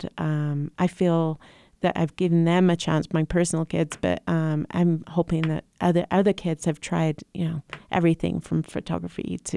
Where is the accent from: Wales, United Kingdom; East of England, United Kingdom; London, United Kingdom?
Wales, United Kingdom; now in United States; so I grew up in Wales, which sometimes you can hear my accent, sometimes you can't.